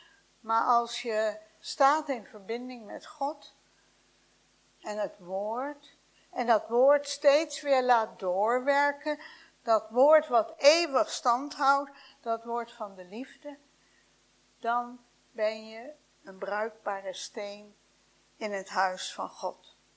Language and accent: Dutch; The Hague, South Holland, Netherlands; Toevallig komt hij ook uit Den Haag, waar ik vandaan kom.